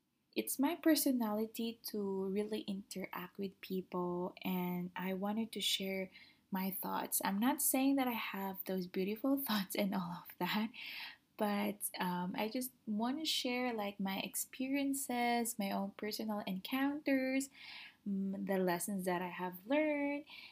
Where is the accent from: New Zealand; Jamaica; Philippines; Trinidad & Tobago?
Philippines; So yeah, so I came from the Philippines. I am made and raised in the Philippines. I'm very proud Filipina, and I love my country